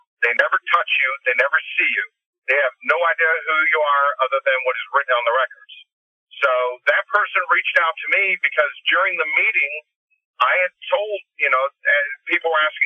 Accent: Winter Haven, Florida, United States; also born or lived in Camp Lejeune, North Carolina; and my birth certificate says Camp Lejeune, North Carolina, Onslow County. But Camp Lejeune is not my hometown. Winter Haven, Florida is where I grew up. That's where I go home for Christmas. I see my family, my friends. That's where I'm from.

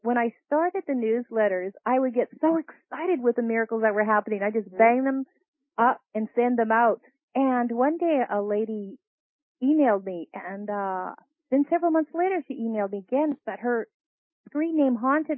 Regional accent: Canada; I'm dyslexic. I never could spell. I'm Canadian and some words are spelled different.

